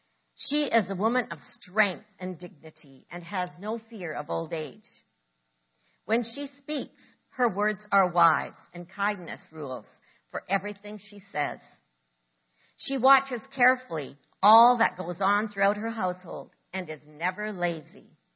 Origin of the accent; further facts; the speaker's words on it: Canada; But he married a Canadian.